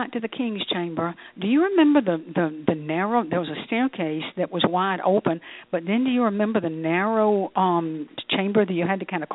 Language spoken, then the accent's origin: English; United States; Well, I'm an American. I didn't have euros.